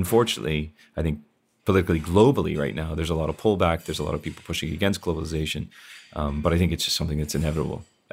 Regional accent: Ireland; we're originally from Ireland

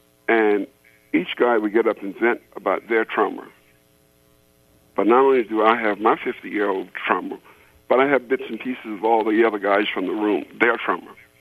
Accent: South Carolina, United States; also born or lived in Jacksonville, Florida; I was born in Jacksonville, Florida, and I grew up on my grandmother's farm in South Carolina, in the country.

